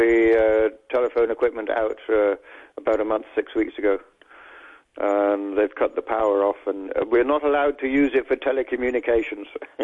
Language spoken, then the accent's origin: English; Ireland; born or raised there; also born or lived in London, United Kingdom